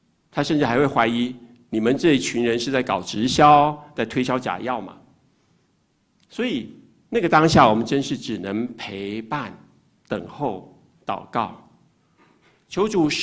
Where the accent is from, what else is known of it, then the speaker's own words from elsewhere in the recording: Taipei, Taiwan; 弟兄虽然从小是在台北，在都市里头长大，但每年暑假呢，我都会回到老家，在台湾的中部台中有个地方叫东势，那里是产飓风葡萄的地方